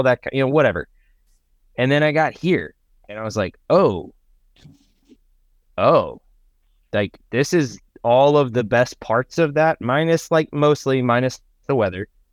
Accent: Mississippi, United States; also born or lived in New York / Los Angeles; now in Cincinnati, United States; I grew up in Mississippi. I had all these ideas about what I wanted to do with my life. I ended up in New York for a little bit, then I ended up in Los Angeles for a little bit, and through turns of events, I ended up in Cincinnati.

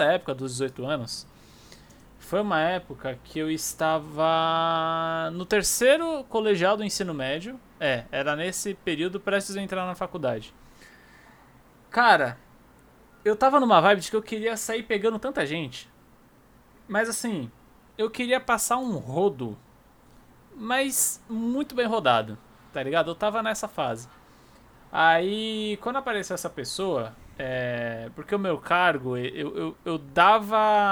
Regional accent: Rio de Janeiro, Brazil; accent: carioca; Perdão meu sotaque, carioca.

